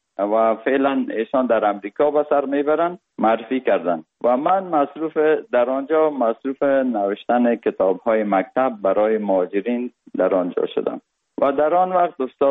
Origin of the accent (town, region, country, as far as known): Kabul, Afghanistan; born or raised there; also born or lived in Parwan